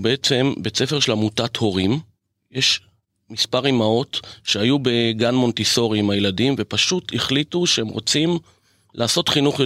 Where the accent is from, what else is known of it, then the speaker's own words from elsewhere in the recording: Haifa, Haifa District, Israel; born there; נולדתי בחיפה, באחוזה